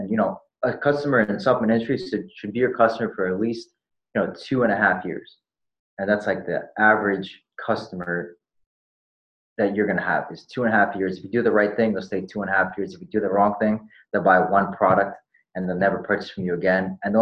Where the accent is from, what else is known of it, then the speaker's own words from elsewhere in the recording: New Jersey, United States; now in Los Angeles, United States; I'm originally from New Jersey, but right now I live in Los Angeles.